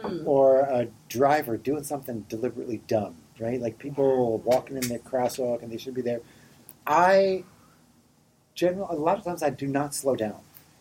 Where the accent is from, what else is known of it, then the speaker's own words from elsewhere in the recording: Philadelphia, Pennsylvania, United States; So, you know, I'm from Philadelphia.